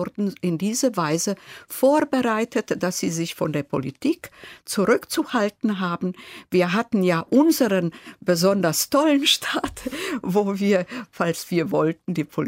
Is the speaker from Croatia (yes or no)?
yes; Split, Split-Dalmatia County, Croatia; German is a second language; moved away as an adult; now in Berlin, Germany; Ich bin in Split geboren. Meine Eltern kamen aus einem Bergdorf, 50 Kilometer von Split entfernt. Dort lebte ich bis zu meinem 10. Lebensjahr und wurde dann in ein Vorort von Split mitgenommen